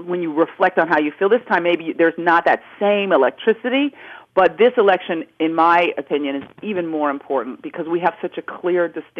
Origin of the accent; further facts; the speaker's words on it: United States; all of the opportunity that I was given being an American